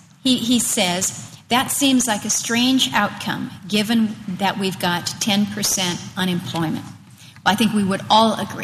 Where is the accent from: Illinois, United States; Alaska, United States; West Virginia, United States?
Alaska, United States; Now, the situation in my home state of Alaska is particularly dire